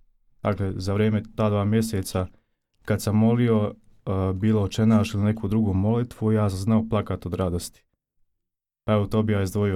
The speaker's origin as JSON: {"language": "Croatian", "town": "Zenica", "region": "Federation of Bosnia and Herzegovina", "country": "Bosnia & Herzegovina", "said": "dolazim iz Zenice. Sad sam trenutno 5. godina na teologiji našoj dijecezanskoj."}